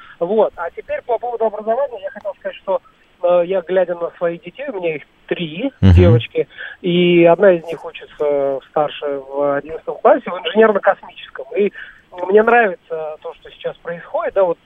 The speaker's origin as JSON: {"language": "Russian", "country": "Tajikistan", "tie": "born or raised there", "said": "Я вырос в Республике Таджикистан, родился в СССР"}